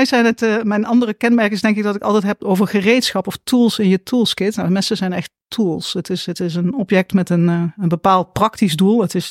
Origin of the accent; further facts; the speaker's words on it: Eindhoven, North Brabant, Netherlands; also born or lived in Nijmegen; ik heb langer in Nijmegen gewoond dan waar dan ook. Maar ik kom oorspronkelijk uit Eindhoven.